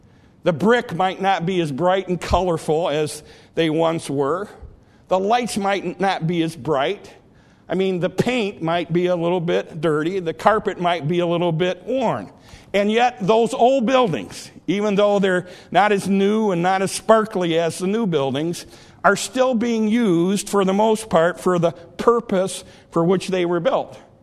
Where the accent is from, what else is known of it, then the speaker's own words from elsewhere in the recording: Detroit, Michigan, United States; I grew up in the Detroit area. In fact, my grandfather, my mom's dad, was a night watchman at the Cadillac Square building in downtown, downtown Detroit.